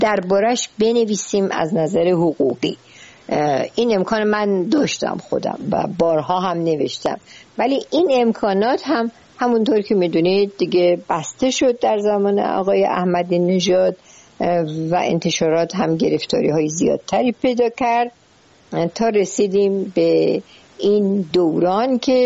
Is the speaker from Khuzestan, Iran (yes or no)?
yes; Ahvaz, Khuzestan, Iran; also born or lived in Tehran; و در جنوب ایران در شهرستان اهواز به دنیا اومدم، در اونجا دیپلم گرفتم و بعد به تهران رفتم، در تهران وارد دانشگاه شدم و بعد وکیل دادگستری شدم